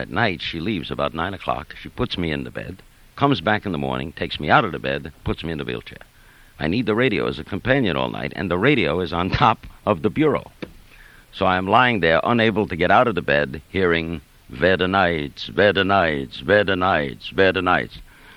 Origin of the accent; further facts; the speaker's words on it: Brooklyn, New York, United States; I'm 22 years old. No girl ever called me in my life. I'm a kid from Brooklyn. What girl ever called a kid from Brooklyn?